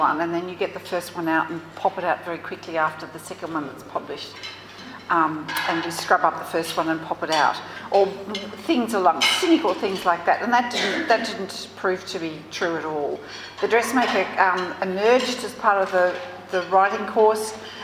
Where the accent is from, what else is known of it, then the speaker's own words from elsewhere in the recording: Jerilderie, New South Wales, Australia; I do come from Dooraldri. I was born and raised in Dooraldri, or Dooraldri, if you live in Dooraldri, you can say it like that.